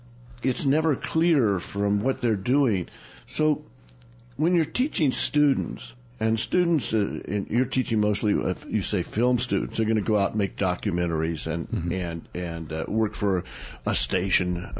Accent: Oklahoma, United States; When I was growing up in Oklahoma, there was a Claremore Progress, and it was considered a really good small town newspaper.

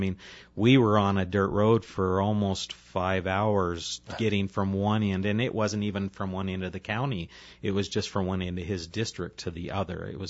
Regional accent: Arizona, United States; That's one thing I like best about growing up in the Verde Valley was our rural nature and the entire county, even Prescott and Prescott Valley, you know, the two larger population centers, you still feel very rural even when you're in downtown Prescott.

